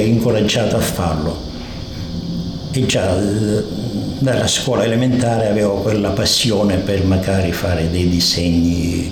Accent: Francavilla, Calabria, Italy; perché non potevo certo viaggiare dal mio paese per raggiungere ogni giorno Reggio Calabria. Non solo c'era la parte da Francavilla per arrivare a Messina con l'autobus

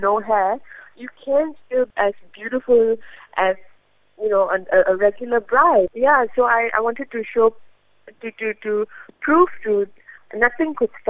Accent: Malaysia; think I'm the third generation in Malaysia. So my parents, grandparents are from Tiruchi, Chennai. So I am Indian, Hindu by religion

